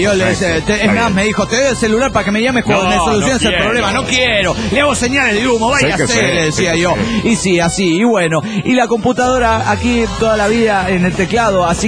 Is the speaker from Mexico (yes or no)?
yes; Oaxaca, Mexico; de Oaxaca, México.